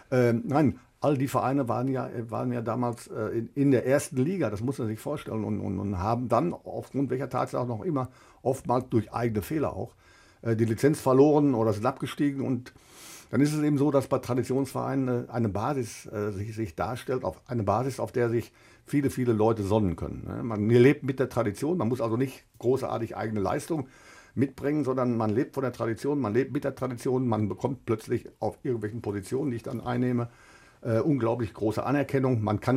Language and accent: German; North Rhine-Westphalia, Germany; hier bei uns zu Hause im Ruhrgebiet